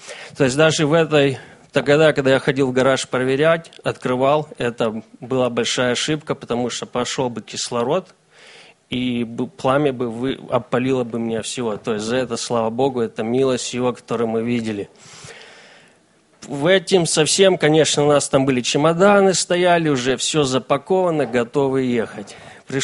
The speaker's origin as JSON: {"language": "Russian", "country": "Estonia", "tie": "born or raised there", "lives_now": "Vancouver, United States", "said": "я родом из Эстонии, проживаю в штате Вашингтон, город Ванкувер, там, где мой тесть, моя жена Инна, у меня старшая дочь Каролина, Элла и Эдик. Я родился в верующей семье, слава Богу, я и остался быть верующим"}